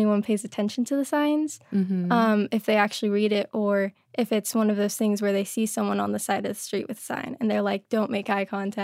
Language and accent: English; Davis, California, United States; now in New York, United States; Well, my hometown is Davis, California.